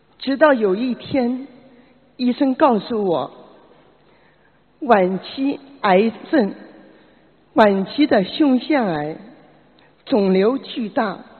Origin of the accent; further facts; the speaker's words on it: Shanghai, China; 我是来自上海的